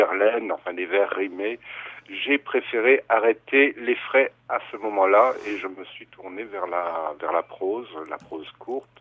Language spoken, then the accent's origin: French; Forbach, Grand Est, France; je suis né à Forbach. Forbach est une ville frontière avec l'Allemagne et ma famille est d'ailleurs franco-allemande. Mon père est allemand, ma mère est française